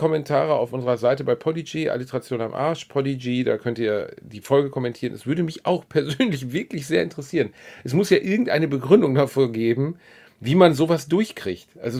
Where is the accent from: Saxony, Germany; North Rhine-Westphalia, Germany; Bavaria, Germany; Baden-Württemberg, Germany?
North Rhine-Westphalia, Germany; Gelsenkirchen; born or raised there